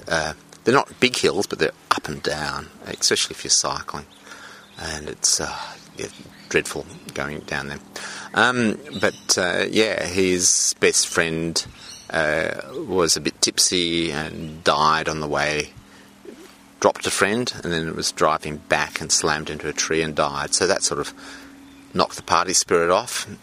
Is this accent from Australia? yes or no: yes; South Australia, Australia; I grew up in South Australia, and South Australia that I grew up was a much more country place, a much more friendly place than the big city of Melbourne that I grew up in.